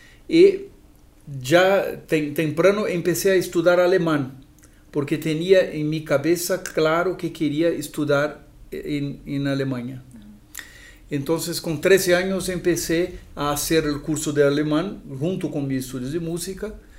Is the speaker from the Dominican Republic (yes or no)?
no; São Paulo, Brazil; Spanish is a second language; now in Morelia, Mexico; Yo nací en São Paulo, de Brasil. Soy un típico paulista, una típica persona de São Paulo que nació en una metrópolis donde existen muchas influencias de muchas tendencias diversas del arte contemporáneo.